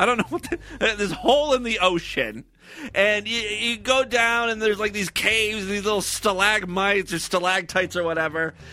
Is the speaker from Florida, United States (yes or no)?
no; Ohio, United States; I grew up in Northeast Ohio, and there's just tons of beaches there. It's right up on Lake Erie.